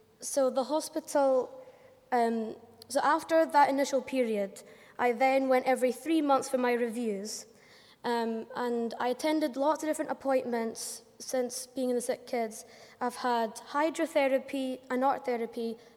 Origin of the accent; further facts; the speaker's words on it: Edinburgh, Scotland, United Kingdom; now in Glasgow, United Kingdom; I'm 19 years old. I grew up in Edinburgh, but I now live in Glasgow as a college student.